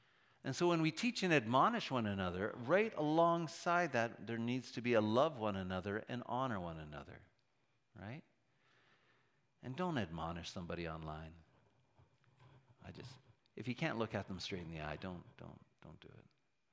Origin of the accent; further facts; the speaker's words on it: Canada; On one hand, I think we're too nice. Part of that's being Canadian.